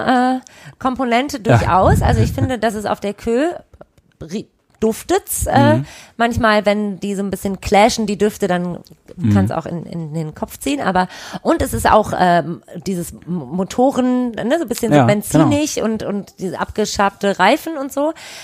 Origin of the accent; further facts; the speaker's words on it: Düsseldorf, North Rhine-Westphalia, Germany; ich bin in Golzheim aufgewachsen